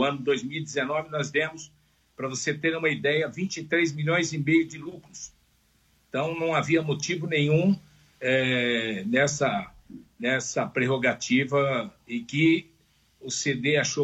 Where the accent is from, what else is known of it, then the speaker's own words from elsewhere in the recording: São Paulo, Brazil; sou de São Paulo, mas sou santista tanto quanto eles